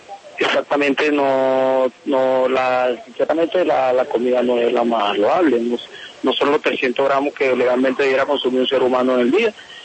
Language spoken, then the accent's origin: Spanish; Caribbean Region, Colombia; La gran mayoría de los que estamos aquí somos costeños, entre Bolívar, Sucre y Atlántico.